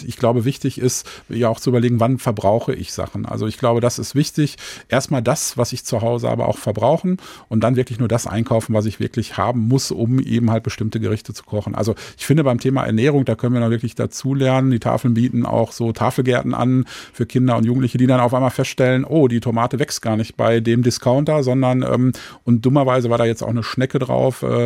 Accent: North Rhine-Westphalia, Germany; born there; Ich bin im Sauerland geboren.

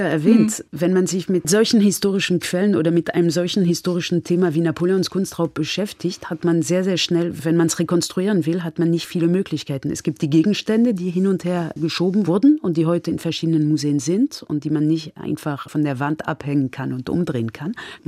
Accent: France; German is a second language; dass ich als Französin bis jetzt, bis zur Mitte meines Lebens nie, weder in der Schule noch an der Uni noch sonst wie irgendwas Vernünftiges über Afrika gehört hat.

